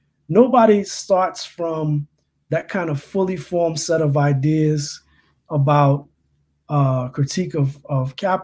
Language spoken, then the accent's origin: English; Louisiana, United States; And so I think for me, the experience of growing up in Louisiana, which wasn't a union-rich state